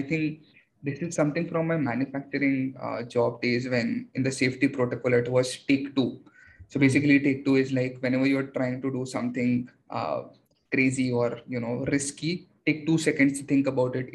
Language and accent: English; Aurangabad, Maharashtra, India; I am born and brought up in Aurangabad. Like my schooling was done in Aurangabad.